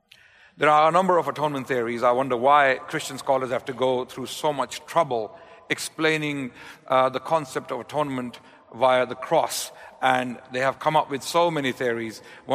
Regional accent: London, United Kingdom; I'm from London. This time I traveled from Pakistan

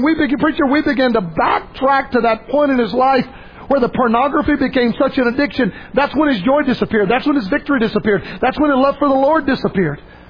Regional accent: Florida, United States; You know what's happened in my home state of Florida?

